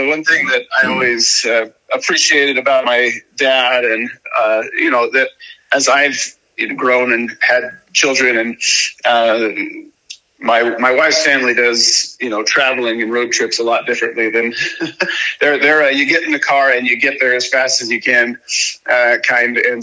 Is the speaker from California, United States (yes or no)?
yes; Cameron Park, California, United States; I grew up in a, well, not a super small town, I guess, but a town just east of Sacramento named Cameron Park. So it's in the foothills of the Sierra Nevadas.